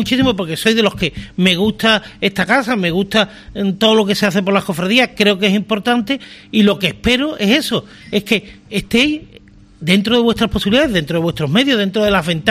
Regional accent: Jerez de la Frontera, Andalusia, Spain; Y yo por encima de todo soy un enamorado de Jerez. Soy un enamorado de mi tierra y me gusta luchar por mi tierra.

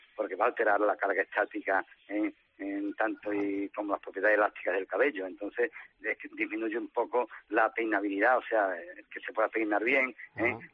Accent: Seville, Andalusia, Spain; Yo soy andaluz, soy sevillano.

